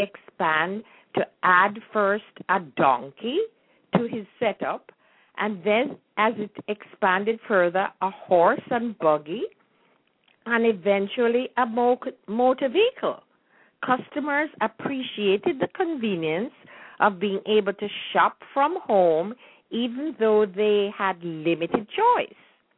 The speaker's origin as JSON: {"language": "English", "country": "Jamaica", "tie": "born or raised there", "said": "when I was growing up in Jamaica"}